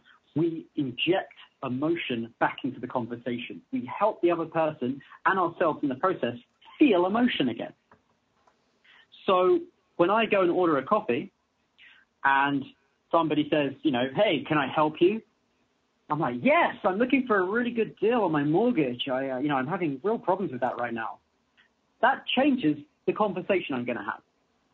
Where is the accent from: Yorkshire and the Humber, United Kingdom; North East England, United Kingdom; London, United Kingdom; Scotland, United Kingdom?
London, United Kingdom; No, I am from London, England. It's great to be here.